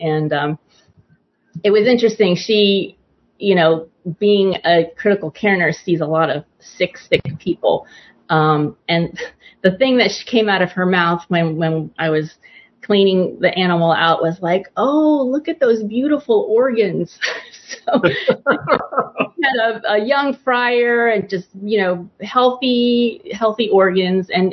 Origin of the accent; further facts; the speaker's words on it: New York City, New York, United States; Actually, I grew up in New York City, so it was kind of, you know, tough to pursue that when I was in the concrete jungle, so to speak.